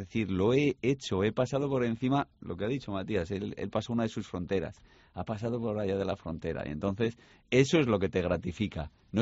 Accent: Aragon, Spain; Debe ser que soy maño

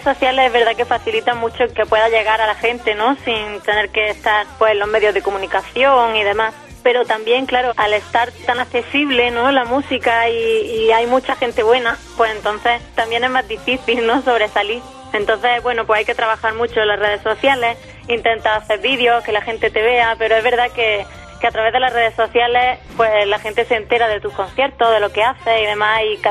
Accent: Granada, Andalusia, Spain; Sí, somos de Granada.

